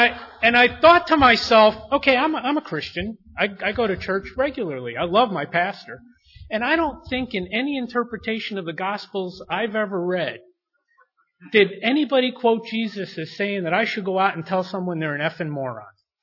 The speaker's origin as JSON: {"language": "English", "region": "Maryland", "country": "United States", "tie": "born or raised there", "moved": "yes", "lives_now": "St. Louis, United States", "said": "I grew up on the East Coast where there's a lot of hostility to gun rights. But 4 years ago, my family and I moved to St. Louis. And Missouri is a very different place than Maryland."}